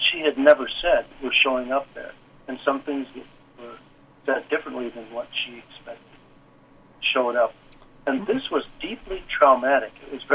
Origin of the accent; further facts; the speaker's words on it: Madison, Wisconsin, United States; born there; I was born in 1947 in Wisconsin, in the Madison area.